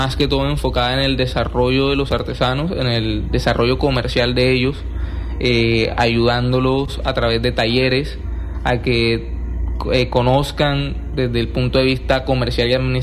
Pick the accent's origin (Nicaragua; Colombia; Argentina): Colombia; Santa Marta, Magdalena; now in Cali, Colombia; Yo vengo de la ciudad de Santa Marta, sin embargo yo trabajo y vivo en Cali